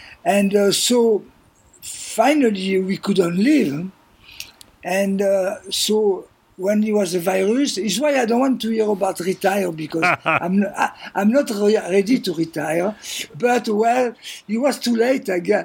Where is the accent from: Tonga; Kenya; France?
France; Provence-Alpes-Côte d'Azur; now in Hawaii, United States; I was brought to Hawaii by the Halekulani Hotel in Waikiki. I was not planning. You know, I'm from the French Riviera.